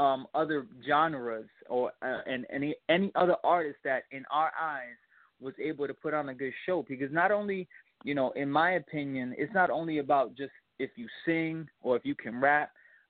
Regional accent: New York, United States; Well, we're originally from New York. That's where we're based out of.

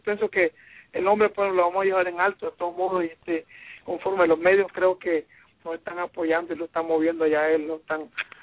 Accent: Nicaragua; vamos para Nicaragua, ahí la costa atlántica, después bajamos a mi pueblo

